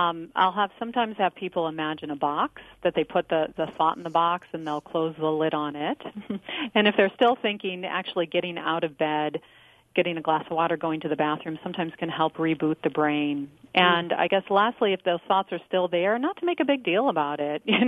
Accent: Chicago, Illinois, United States; also born or lived in Netherlands / London; But I'm American and originally from Chicago.

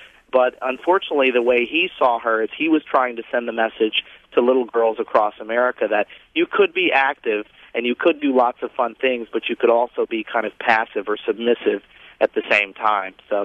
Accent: the South, United States; growing up, I grew up in the South, and breakfast is a huge meal there

